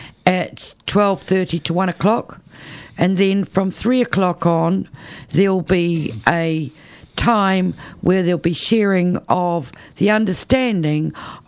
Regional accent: Te Kuiti, Waikato, New Zealand; born there; Uikaharua Puha, that's my ahapu, and I was born down in Maniapoto Tikuiti. My people are Waitomo Tikuiti, but also Paihauraki, people of Ngāti Whanaunga, Ngāti Karawa, Ngāti Hei.

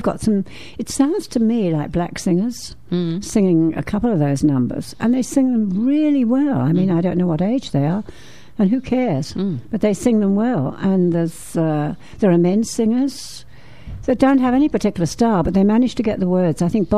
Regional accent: Midlands, United Kingdom; I come from the Midlands, and we went to see this show

